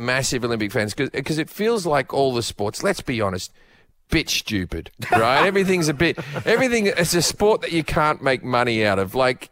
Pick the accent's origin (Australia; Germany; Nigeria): Australia; now in United States; I'm Australian. I don't bloody move over to America. I go for Australia. I supported Australia as a kid.